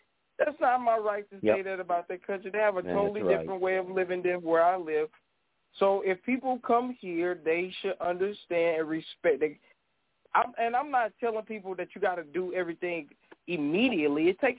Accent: St. Louis, Missouri, United States; And where I'm from North St. Louis. So North St. Louis, black.

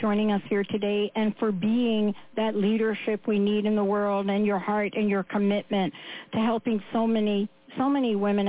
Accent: East Coast, United States; I don't live there. I live here, but I'm from the East Coast.

